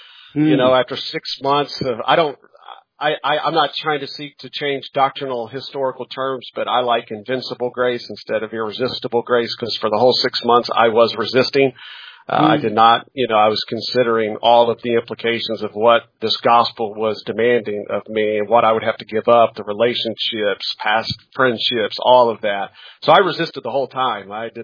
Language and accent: English; Indianapolis, Indiana, United States; born there; now in Knightstown, United States; I was born in Indianapolis, Indiana. Me and my family now live in Knightstown, Indiana.